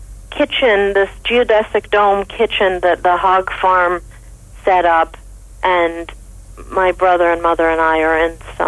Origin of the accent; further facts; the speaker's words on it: Woodstock, United States; You know, I grew up in Woodstock, and there were a lot of hippies making shirts.